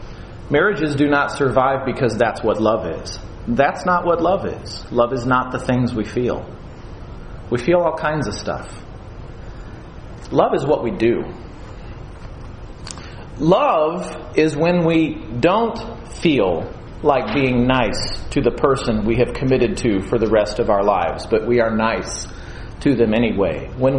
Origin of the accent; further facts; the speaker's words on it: Chicago, Illinois, United States; I love my parents, and I love the Cubs and the Bears, and I grew up in Chicago, so that's where that nonsense comes from.